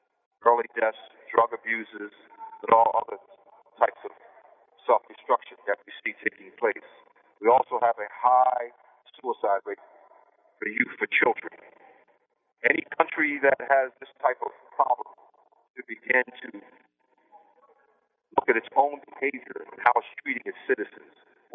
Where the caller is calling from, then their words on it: Pennsylvania, United States; I'm calling from Pennsylvania, Gratiot Prison.